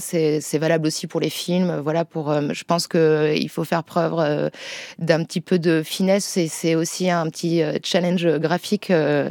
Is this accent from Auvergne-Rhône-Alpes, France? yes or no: no; Nouvelle-Aquitaine, France; on vient des Deux-Sèvres toutes les deux.